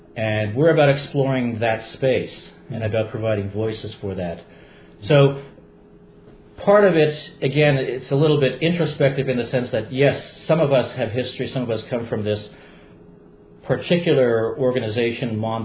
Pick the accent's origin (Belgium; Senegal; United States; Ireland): Belgium; now in Canada; I myself am the son of people who are refugees from Poland after the Second World War, and I moved from Belgium to Canada.